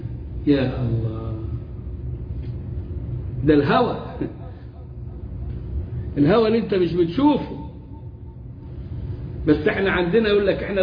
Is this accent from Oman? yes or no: no; Egypt; accent: Egyptian; في ايه يا بابا بلهجتنا المصرية؟